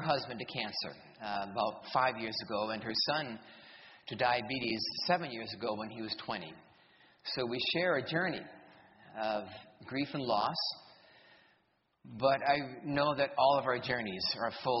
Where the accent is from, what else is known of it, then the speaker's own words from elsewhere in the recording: New Hampshire, United States; I'm from New Hampshire. So we have a cross-cultural marriage.